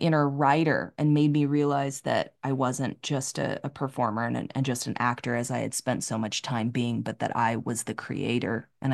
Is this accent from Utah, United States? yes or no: yes; Orem, Utah, United States; moved away as an adult; also born or lived in San Francisco / Los Angeles; now in Denver, United States; So I went to Southern Utah University, which was like 3 hours from where I grew up in Orem.